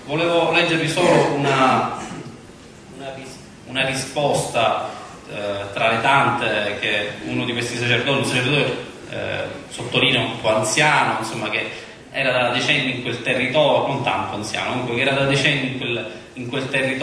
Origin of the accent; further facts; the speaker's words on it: Sicily, Italy; per il fatto che siamo siciliani